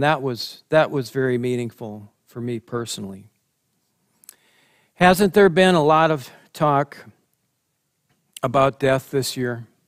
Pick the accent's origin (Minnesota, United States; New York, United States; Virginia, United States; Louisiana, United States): Minnesota, United States; Buffalo; And we drove up to Buffalo, Minnesota, my hometown, where my mother and father and grandparents and most of my extended family were buried there.